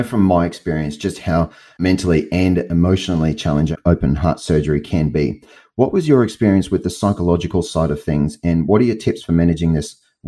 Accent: Queensland, Australia; I'm a sunny Queensland bo

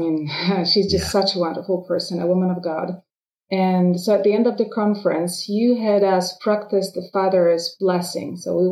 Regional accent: Poland; first language Polish; English is a second language; they were speaking my mother tongue. Like it was all being held in Polish

